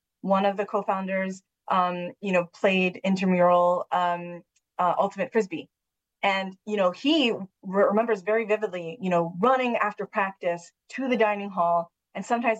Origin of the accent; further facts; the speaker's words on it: New England, United States; also born or lived in Pittsburgh; now in Washington, D.C., United States; So I hail from New England. I'm a New Englander by birth. I grew up in New England and lived for a really long time in Pittsburgh before moving to DC in 2011.